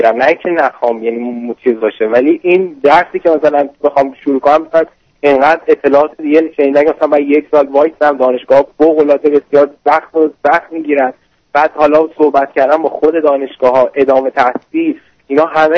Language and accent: Persian; Iran; moved away as an adult; now in United States; من 24 سالمه، دو ماه از ایران اومدم آمریکا از طریق گرین کارت لاتری.